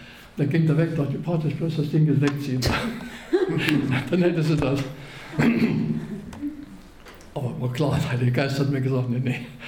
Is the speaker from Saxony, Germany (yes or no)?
yes; Chemnitz, Saxony, Germany; kommt aus meiner Heimatstadt Chemnitz